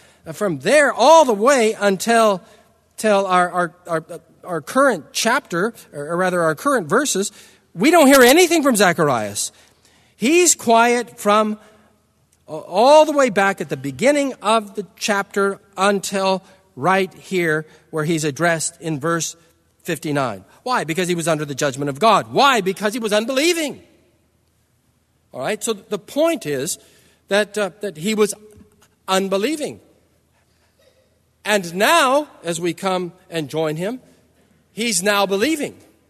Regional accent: California, United States; I grew up in Southern California. It wasn't customary there at all.

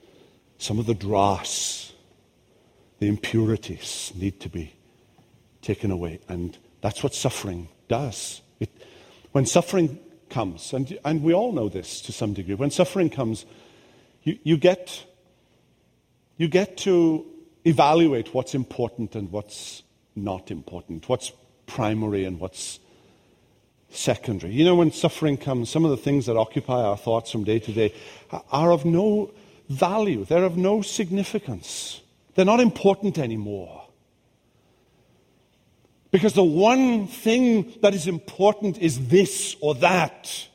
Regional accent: Wales, United Kingdom; now in United States; Now, when I first came to the United States, I'm Welsh

